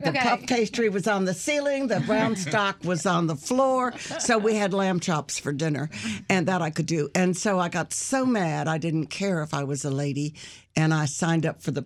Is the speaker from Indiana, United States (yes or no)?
no; Virginia, United States; No, I grew up in Virginia. I grew up.